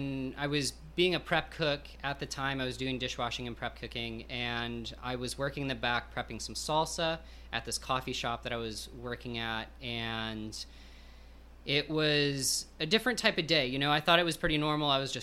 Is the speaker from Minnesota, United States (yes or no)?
no; Montana, United States; So growing up in Montana was gorgeous.